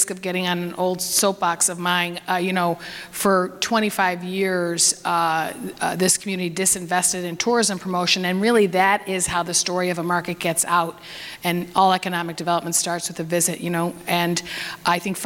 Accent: Buffalo, New York, United States; I get in a cab and say, where are you from? And I say, Buffalo, they know the teams.

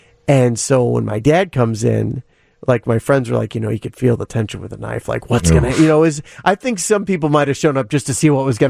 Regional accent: Indiana, United States; we grew up in Northwest Indiana, not the far south.

